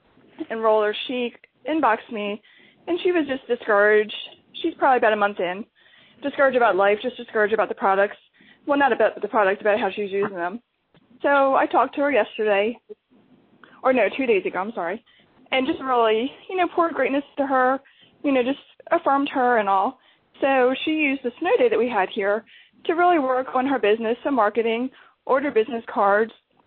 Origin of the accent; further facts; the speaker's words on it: North Carolina, United States; North Carolina.